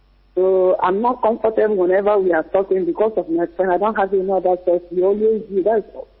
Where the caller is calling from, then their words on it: Switzerland; from Switzerland.